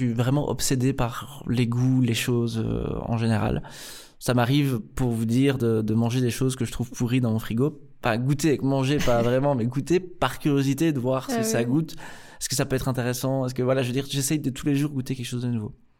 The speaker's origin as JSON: {"language": "French", "country": "Belgium", "said": "c'est qu'on est belge. Et je pense que être belge dans le monde aujourd'hui, c'est un super pouvoir."}